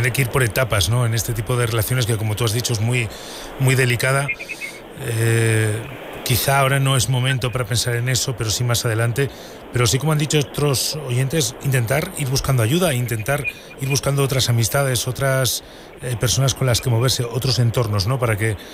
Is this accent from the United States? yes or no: no; Burgos, Castile and León, Spain; Yo soy de Burgos